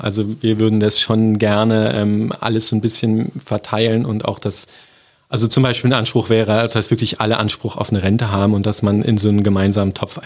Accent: Brandenburg, Germany; Vom Land noch, in der Nähe von Cottbus.

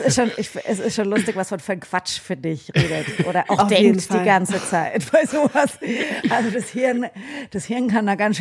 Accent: Bamberg, Bavaria, Germany; ich bin ja in Bamberg aufgewachsen, also relativ weit weg von den Bergen

